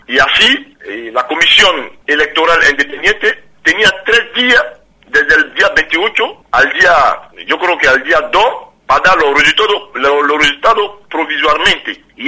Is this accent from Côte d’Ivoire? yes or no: yes; Côte d’Ivoire; Entonces, en Costa del Marfil, lo que nos